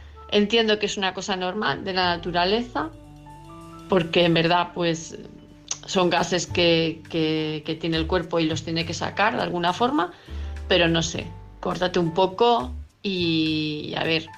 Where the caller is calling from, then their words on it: Palma de Mallorca, Balearic Islands, Spain; de Palma de Mallorca